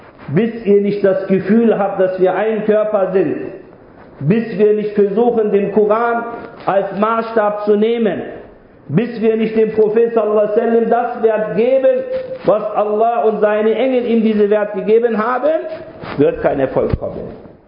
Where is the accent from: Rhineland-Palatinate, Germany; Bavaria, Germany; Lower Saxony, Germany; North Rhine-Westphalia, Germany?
Lower Saxony, Germany; Braunschweig; born there; ich lebe in Deutschland, ich bin gebürtiger Deutscher, Braunschweiger.